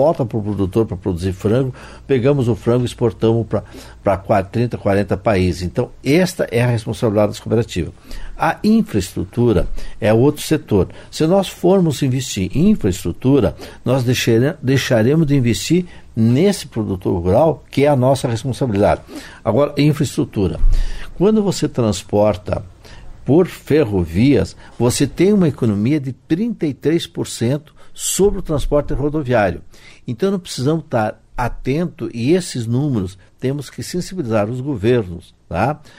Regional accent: Paraná, Brazil; Agora, quem que vai pensar no Oeste? Somos nós do Oeste.

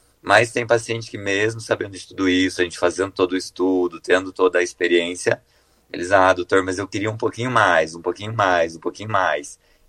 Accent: Tupanci, Rio Grande do Sul, Brazil; born there; Ah, eu nasci em Tupanci, Olga.

